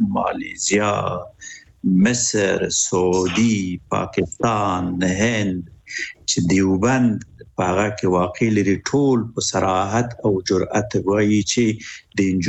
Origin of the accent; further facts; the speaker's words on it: Afghanistan; now in Japan; مونږ هم د جاپان یو مونږ هم افغانان یو